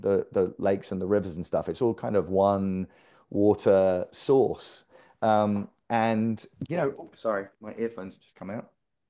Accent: London, United Kingdom; now in Austin, United States; I'm from London. I love London. London's a big, bustling, busy city.

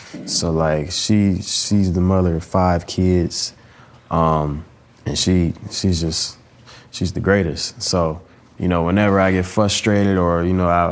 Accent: Michigan, United States; now in Los Angeles, United States; that made it a lot easier for me because I'm from Michigan.

